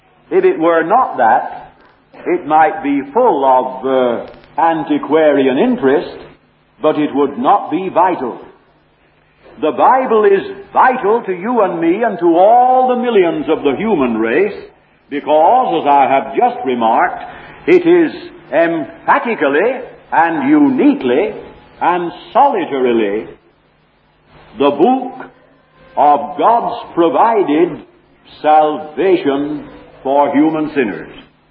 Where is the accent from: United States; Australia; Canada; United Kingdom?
Australia; Sydney, New South Wales; born there; I was born in Sydney.